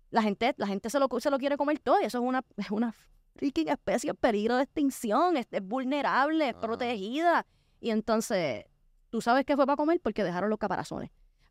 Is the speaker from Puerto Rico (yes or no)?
yes; Puerto Rico; Yo como puertorriqueña, siempre quiero estar apoyando el turismo local